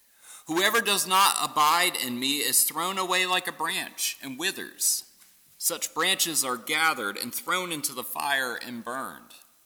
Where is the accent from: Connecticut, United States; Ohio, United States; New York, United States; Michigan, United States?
Michigan, United States; it was being held in my home state of Michigan, in Detroit.